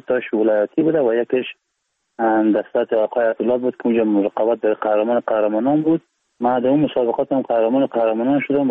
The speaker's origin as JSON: {"language": "Persian", "region": "Baghlan", "country": "Afghanistan", "also_born_or_lived": "Iran", "said": "بلند ایران هستم و 31 سال سنم است. از ولایت بغلان هستیم و متولد ایران هستم."}